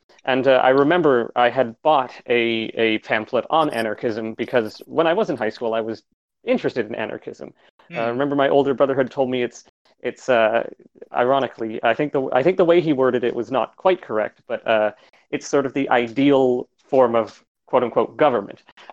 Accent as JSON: {"language": "English", "country": "Canada", "said": "I am from Canada. I jokingly like to refer to it as the Socialist Republic of Canada. I was raised in a conservative household."}